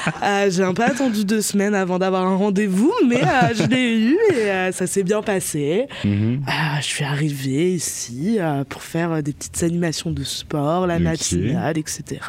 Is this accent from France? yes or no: yes; Bar-le-Duc, Grand Est, France; now in Nancy, France; je viens de Bar-le-Duc à la base, une petite bourgade dans la Meuse, à Nancy depuis maintenant 6 ans.